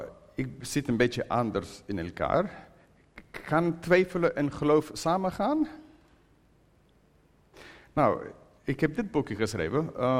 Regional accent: United Kingdom; Dutch is a second language; Ik ben een Brit. I'm a British person

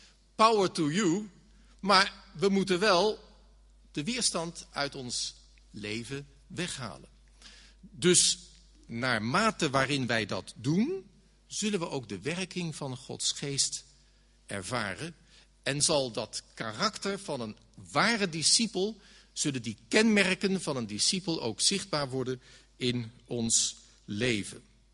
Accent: The Hague, South Holland, Netherlands; In Den Haag, waar ik vandaan kom, Scheveningen eigenlijk, Scheveningen Den Haag, kijk, daar was voor ons huis lijn 10, de tram die daar stopte.

